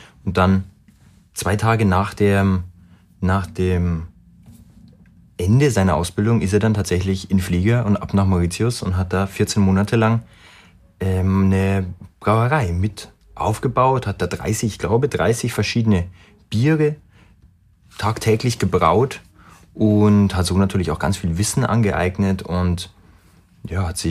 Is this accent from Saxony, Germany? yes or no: no; Bavaria, Germany; wir sind aus Bayern, da ist das Ganze noch schön familiär